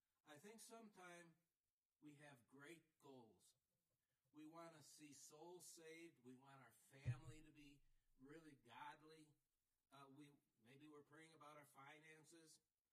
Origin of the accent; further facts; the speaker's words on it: Chicago, Illinois, United States; I'm a city boy. I'm from Chicago. And I'm a city boy. And this was a town of 6,000.